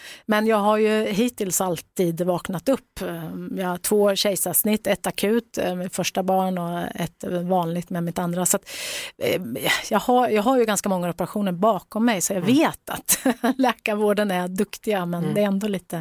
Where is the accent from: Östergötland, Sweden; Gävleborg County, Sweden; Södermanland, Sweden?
Östergötland, Sweden; Norrköping; Eftersom jag kommer från Norrköping